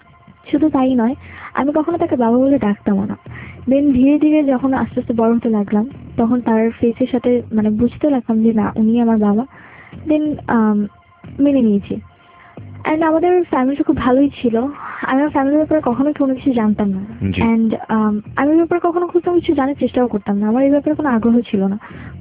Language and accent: Bangla; Dhaka, Dhaka Division, Bangladesh; আমি আমার আজকে 18 বছর বয়স। আমি ছোটবেলা থেকে বড় হয়েছি ঢাকাতেই।